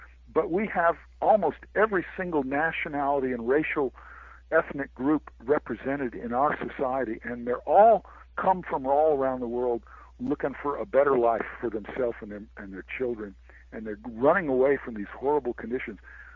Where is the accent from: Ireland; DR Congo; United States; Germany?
United States; the South; I come from the South, so I have no love for these old Southerners who talk racist talk.